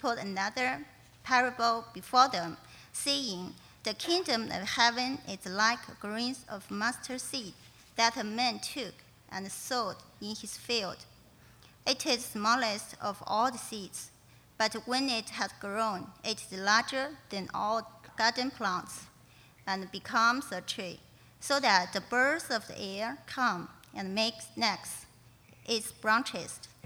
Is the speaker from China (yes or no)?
yes; China; now in Toronto, Canada; We come from China. We lived in Toronto more than 1 year. We will leave soon this month.